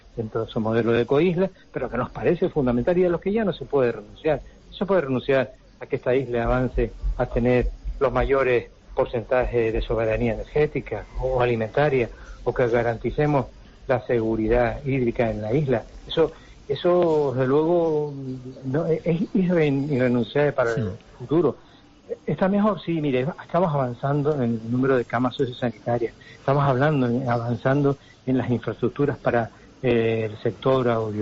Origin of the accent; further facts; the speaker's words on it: Canary Islands, Spain; somos Gran Canario, esta es nuestra isla, estos son nuestros amigos, nuestros vecinos, son los vecinos de todos los 21 municipios de Gran Canaria, los que conformamos este territorio insular